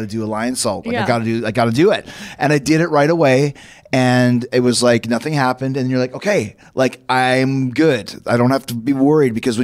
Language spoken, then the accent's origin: English; Long Island, New York, United States; I'm from Island.